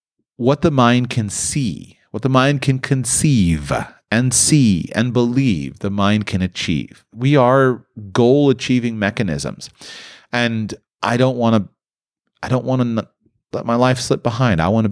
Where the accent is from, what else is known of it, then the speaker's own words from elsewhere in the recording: Palm Beach, Florida, United States; So I grew up near Palm Beach